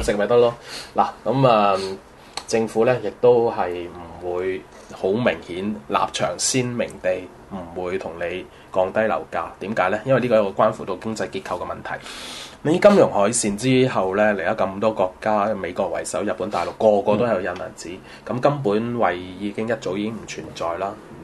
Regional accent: Macau; 咁作為澳門人咧，

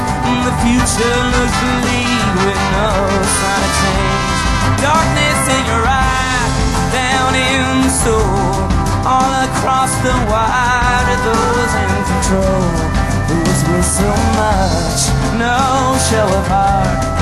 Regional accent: Tucson, Arizona, United States; We're from Tucson, Arizona. It's great to be over here in Austin, Texas.

